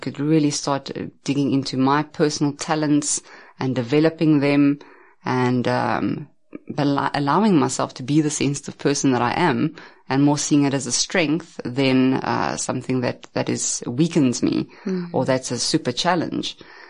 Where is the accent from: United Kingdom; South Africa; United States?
South Africa; Pretoria, Gauteng; born or raised there